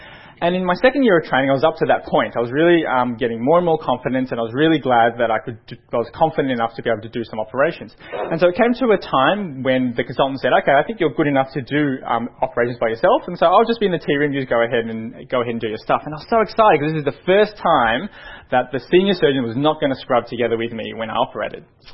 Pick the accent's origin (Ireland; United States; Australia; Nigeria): Australia; Melbourne, Victoria; I was born and raised in Melbourne. I actually graduated from the University of Melbourne back in 2003 from the medical school.